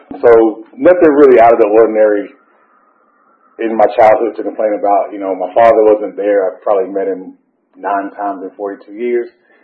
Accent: Atlanta, Georgia, United States; I'm from Atlanta, only child

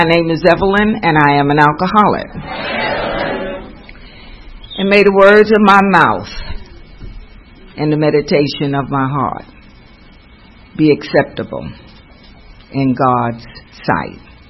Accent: New York City, New York, United States; I was born and bred in Harlem, New York.

